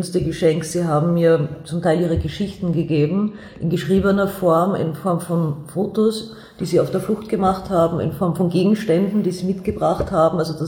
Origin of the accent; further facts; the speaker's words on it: Vienna, Austria; Ja, ich bin aus Wien, ich bin aus der Josefstadt, ich lebe noch immer in der Josefstadt.